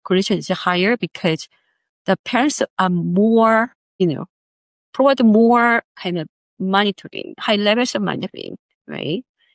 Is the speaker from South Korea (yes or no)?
yes; South Korea; I'm from South Korea